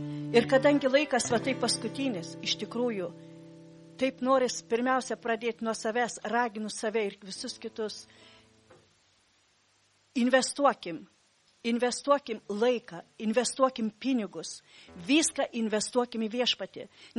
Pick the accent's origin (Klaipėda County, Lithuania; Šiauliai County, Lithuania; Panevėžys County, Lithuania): Panevėžys County, Lithuania; Panevėžys; aš galiu pasakyti apie Panevėžio, kadangi mes iš Panevėžio, tai noriu tikrai paliūdyti.